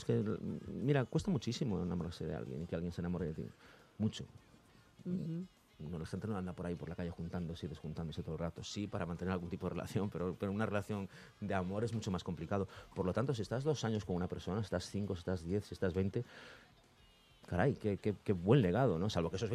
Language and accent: Spanish; Galicia, Spain; now in Madrid, Spain; Yo soy gallego y yo echo de menos en Madrid la lluvia.